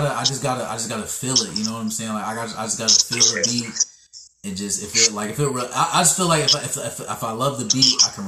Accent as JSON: {"language": "English", "region": "Ohio", "country": "United States", "said": "Yeah, I'm from Ohio, and when … came out, it was, man, they was rocking, especially Cleveland, all my family from Cleveland."}